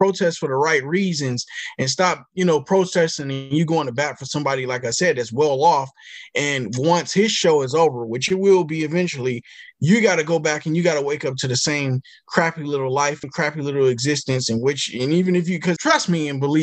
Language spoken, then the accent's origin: English; Michigan, United States; like how they did in my home state up in Michigan